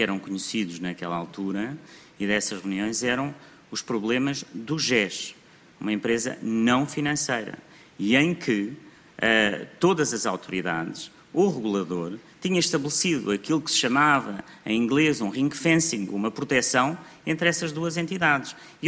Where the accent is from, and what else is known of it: Portugal